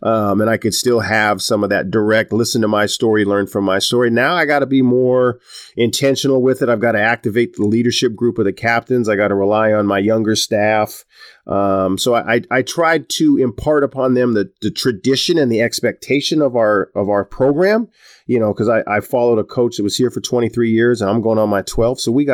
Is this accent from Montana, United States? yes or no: yes; Montana, United States; moved away; And so it and eventually became, this is home, even though I'm from Montana.